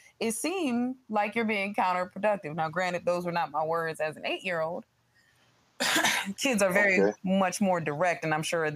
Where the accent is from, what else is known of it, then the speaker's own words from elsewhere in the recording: Ohio, United States; now in Virginia, United States; That's where I'm born and raised. I've been living in Virginia longer than my hometown, but that don't make me from here.